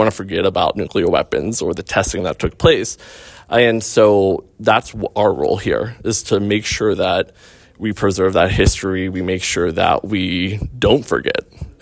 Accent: Pennsylvania, United States; I grew up in Western Pennsylvania

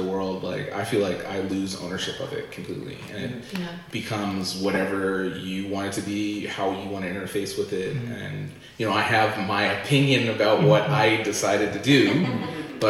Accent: Edmonton, Alberta, Canada; And I'm originally from Edmonton.

